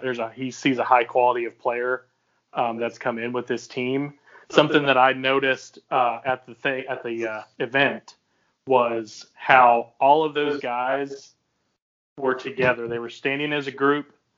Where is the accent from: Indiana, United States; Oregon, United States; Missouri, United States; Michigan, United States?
Oregon, United States; Portland; I grew up in Portland, Oregon. My dad was a season ticket holder with the Trailblazers